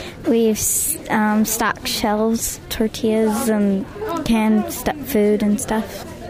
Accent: Eagle Mountain, Utah, United States; I'm from Eagle Mountain, Rush Valley.

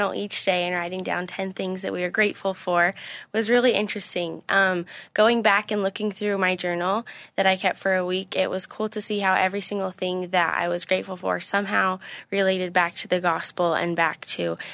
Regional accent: American Fork, Utah, United States; from American Fork, Utah

